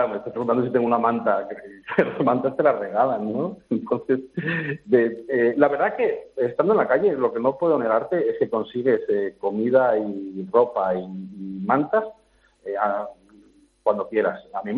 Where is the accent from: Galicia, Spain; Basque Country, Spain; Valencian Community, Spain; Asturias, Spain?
Asturias, Spain; moved away; yo soy de Asturias, ¿no? Pero ya hace muchos años que me fui, ¿no?